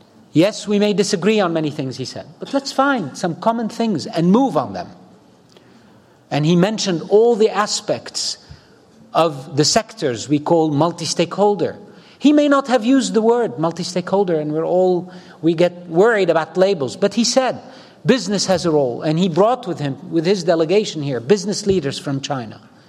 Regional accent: Beirut, Beirut Governorate, Lebanon; I grew up in Beirut where 18 religions broke this country and completely decimated it for decades.

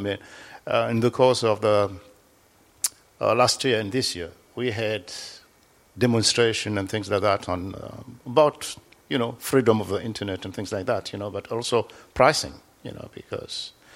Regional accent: Comoros; I come from the Comores

